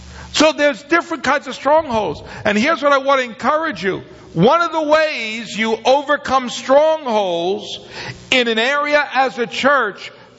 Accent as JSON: {"language": "English", "town": "Bronx", "region": "New York", "country": "United States", "tie": "born or raised there", "said": "I grew up in the Bronx, New York, so I'm a New York Italian."}